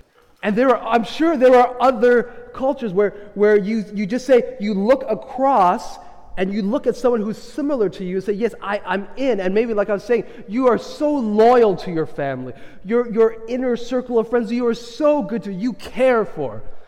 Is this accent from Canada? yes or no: yes; Canada; on the surface, we all get along because we're Canadian.